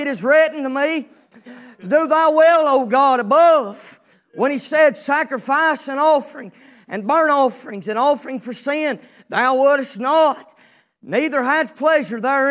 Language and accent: English; North Carolina, United States; I'm from North Carolina, and all I can say is back in North Carolina, whenever a flame ignites, that's the best sound to one of us back home.